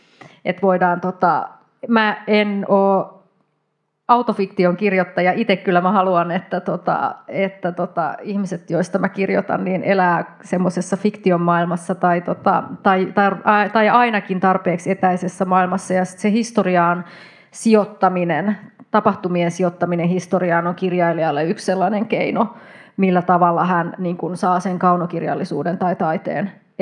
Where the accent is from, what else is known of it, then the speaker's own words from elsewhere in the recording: Helsinki, Uusimaa, Finland; now in Tampere, Finland; edelleen täältä Tampereelta. Helsingistä alun perin, mutta on nyt parikymmentä vuotta täällä asunut, niin nyt sanon jo, että olen Tampereelta.